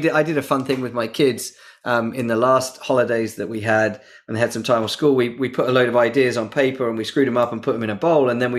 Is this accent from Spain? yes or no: no; United Kingdom; I'm British.